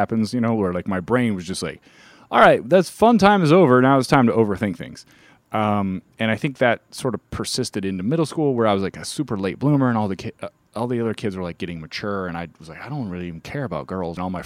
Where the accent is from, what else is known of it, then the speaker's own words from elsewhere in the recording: Kansas, United States; I grew up in Kansas, same kind of thing.